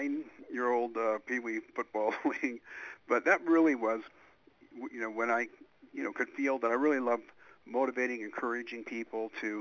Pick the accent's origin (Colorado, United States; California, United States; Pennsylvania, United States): Colorado, United States; Golden; Yeah, so we grew up real humble in Golden, Colorado.